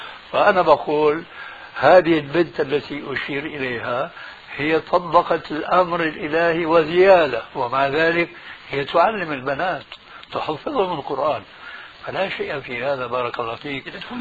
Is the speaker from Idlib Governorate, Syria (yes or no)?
no; Damascus, Damascus Governorate, Syria; نحن نعرف هناك في دمشق ونعرف هنا